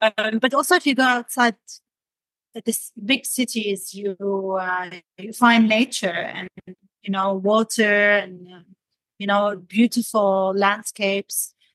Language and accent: English; Damascus, Damascus Governorate, Syria; now in Netherlands; because I come from a Middle Eastern background. I grew up in Damascus, Syria, and I moved to the Netherlands.